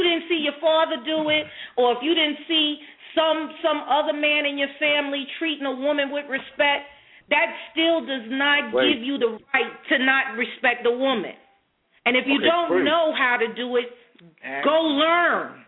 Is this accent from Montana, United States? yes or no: no; Brooklyn, New York, United States; I'm living in New York. I'm from Brooklyn, New York.